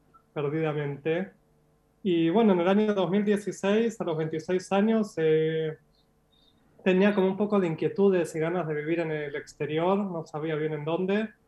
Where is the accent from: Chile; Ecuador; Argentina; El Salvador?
Argentina; La Plata, Buenos Aires Province; moved away as an adult; also born or lived in Avellaneda; now in Israel; Yo nací en La Plata y en La Plata viví hasta los 18.